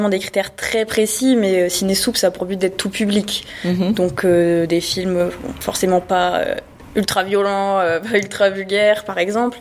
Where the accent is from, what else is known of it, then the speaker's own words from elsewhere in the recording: Valenciennes, Hauts-de-France, France; Alors moi je viens de Valenciennes, mais je ne sais pas.